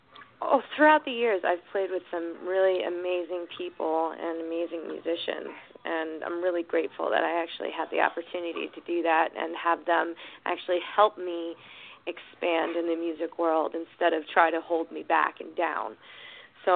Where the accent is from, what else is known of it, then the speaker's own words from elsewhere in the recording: Northport, New York, United States; Basically, I'm from Long Island, in a town called Northport. I've grown up there my whole life, and basically, I started singing at a very young age.